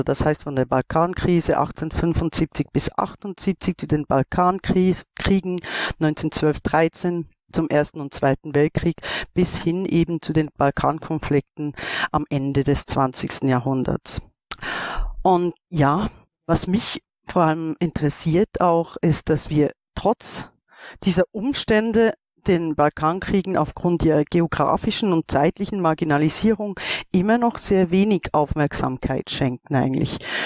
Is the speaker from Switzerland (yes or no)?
yes; Switzerland; wie man hört, ich komme aus der Schweiz.